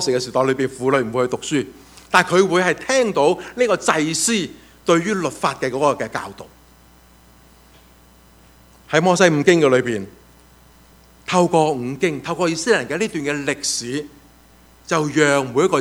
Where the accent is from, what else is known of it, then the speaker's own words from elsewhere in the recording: China; 我们中国人呢经常搞错了的